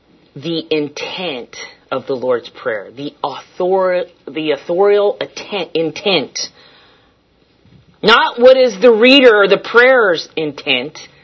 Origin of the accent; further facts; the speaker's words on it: Scottsbluff, Nebraska, United States; It was significant to me growing up in the Midwest because at a young age